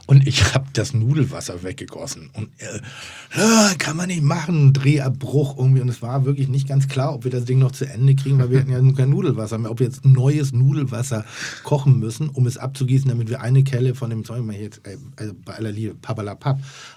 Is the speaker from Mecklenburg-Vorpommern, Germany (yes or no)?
no; Pinneberg, Schleswig-Holstein, Germany; Ich nehme immer Butter, ich bin aus Pinneberg.